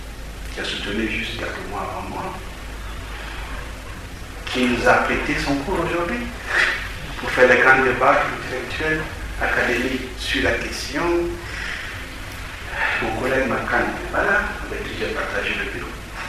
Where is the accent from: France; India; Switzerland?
Switzerland; Geneva; on a grandi à Genève, on a fait ce que l'adulte fait dans une ville.